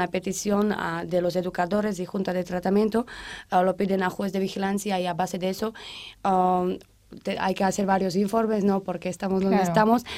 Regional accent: Slovakia; Spanish is a second language; Yo soy de Eslovaquia.

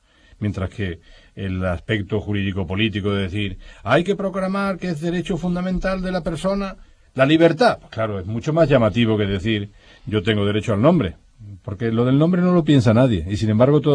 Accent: Andalusia, Spain; Cuando digo a la gente, yo soy andaluz, gente para mí no es despectivo

